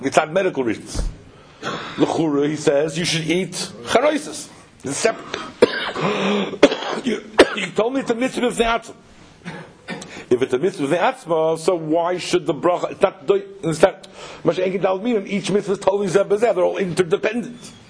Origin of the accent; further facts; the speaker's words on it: Brooklyn, New York, United States; I come from Brooklyn, I don't know English.